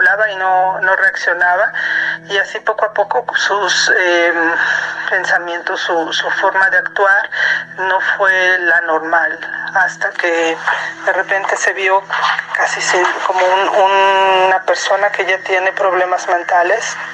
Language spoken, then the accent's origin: Spanish; Puebla, Mexico; now in Germany; Yo soy originaria de Puebla, pero ahorita estoy viviendo en Alemania. Desde ahí los estoy escuchando.